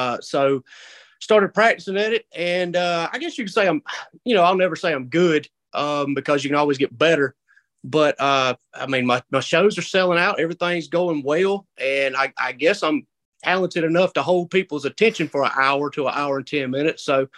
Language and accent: English; South Carolina, United States; It's far up north as you can think, man. I'm from South Carolina.